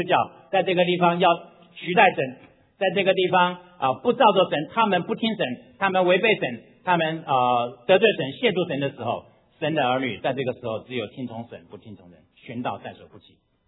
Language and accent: Chinese; China; 我们中国人